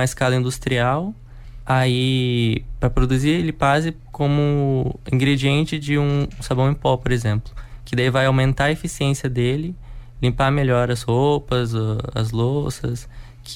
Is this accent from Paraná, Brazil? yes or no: yes; Biporã, Paraná, Brazil; also born or lived in Londrina; Sim, eu nasci em Londrina, mas eu sempre morei em Biporã.